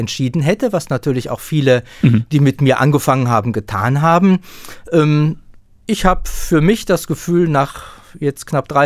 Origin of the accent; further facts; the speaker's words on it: Drolzhagen, North Rhine-Westphalia, Germany; wer den Namen kennt, wird schon hören können, dass der aus dem Sauerland oder aus dem südlichen Sauerland kommt. Also die Drolzhagener Gegend ist meine Heimat.